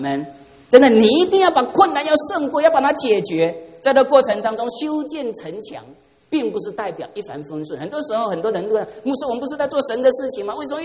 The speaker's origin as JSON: {"language": "Chinese", "country": "China", "said": "我中国人非常的努力"}